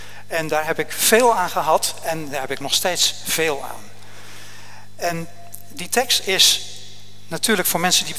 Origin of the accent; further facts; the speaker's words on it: Oud-Alblas, South Holland, Netherlands; born there; now in Hardinxveld-Giessendam, Netherlands; Mijn vader is een rasechte Zeeuw, maar zelf ben ik gewoon hier in de buurt geboren in Oud-Alblas.